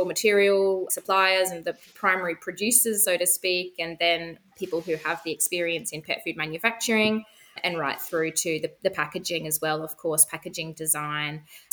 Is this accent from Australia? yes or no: yes; Australia; I'm sure your listeners can hear that I'm not European, I'm Australian. So I am based in Australia